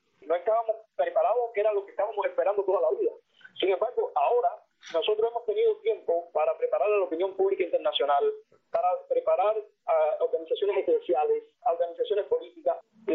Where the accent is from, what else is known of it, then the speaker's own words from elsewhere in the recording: Cuba; moved away; al pueblo cubano, como nosotros, que también somos pueblo cubano, que estamos en el exilio y que amamos nuestra nación.